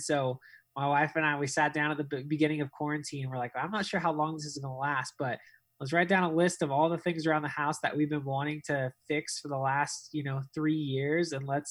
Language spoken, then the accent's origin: English; United States; now in Dallas, United States; I've been in Dallas for 7 years. I grew up in the United States, and so moving to Texas was really easy.